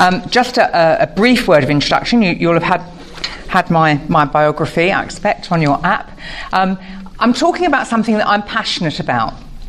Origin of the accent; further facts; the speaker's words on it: United Kingdom; accent: posh; as you can tell from my incredibly posh accent, although it's not as posh as my colleague over there, but we'll leave that for the moment, that I'm from the UK.